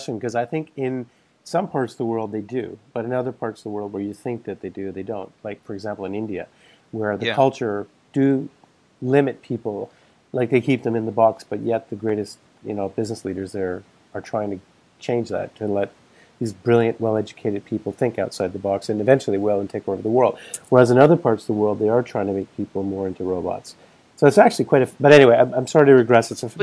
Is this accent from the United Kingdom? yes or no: yes; United Kingdom; I mean, as a Brit, you know